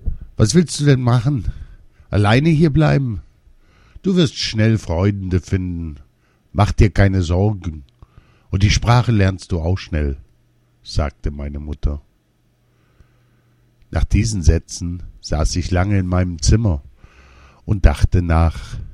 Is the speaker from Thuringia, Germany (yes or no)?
no; Essen, North Rhine-Westphalia, Germany; also born or lived in Spain; Ein seltenes Glücksmoment war es für mich, wenn ich mal wieder etwas über meine Heimatstadt Essen hörte. 2 Jahre blieb ich in Spanien